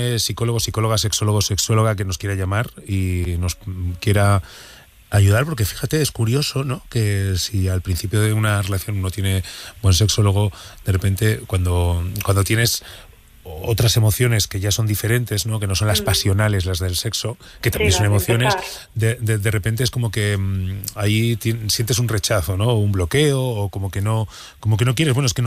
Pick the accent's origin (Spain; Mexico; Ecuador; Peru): Spain; Burgos, Castile and León